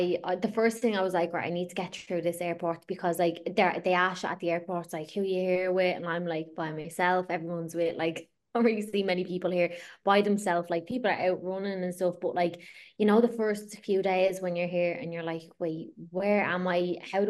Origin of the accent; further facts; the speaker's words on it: Dublin, Leinster, Ireland; I'm from Dublin, for anyone that doesn't know, North Dublin.